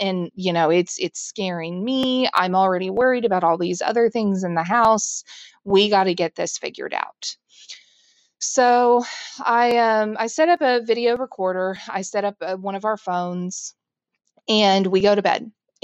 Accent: Tulsa, Oklahoma, United States; I'm from Tulsa, Oklahoma. You know, and if you're not familiar with Oklahoma, it's pretty flat in most parts

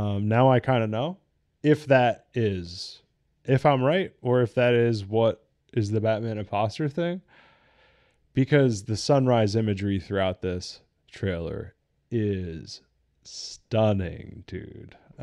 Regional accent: New Jersey, United States; I'm from New Jersey. That's how we do things.

